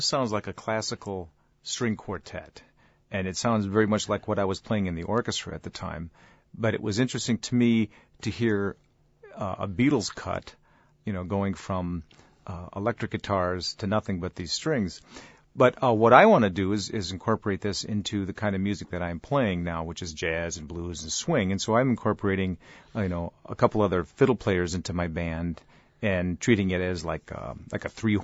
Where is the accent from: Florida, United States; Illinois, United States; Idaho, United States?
Illinois, United States; Rockford; was also the orchestra director at the high school that I would attend down in Rockford, Illinois, my hometown.